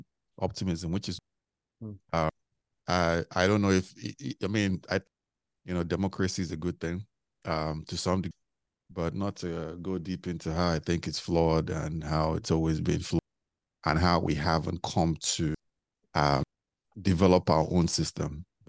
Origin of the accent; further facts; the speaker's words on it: Lagos, Nigeria; I was born and brought up in Lagos. I see myself as a Lagosian, born and brought up in Sule. I don't even identify really with Enugu where my parents are from.